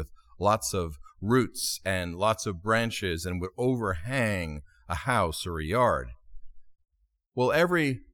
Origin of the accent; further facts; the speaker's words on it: Connecticut, United States; now in California, United States; I remember growing up in Connecticut, on the East Coast. We don't have this out here in California so much